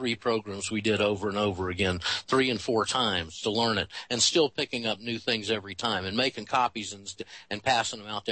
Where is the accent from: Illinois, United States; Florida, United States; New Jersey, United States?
Florida, United States; Panama City; And I've done an extensive amount of fishing down off my hometown, Panama City, and in the Gulf Coast.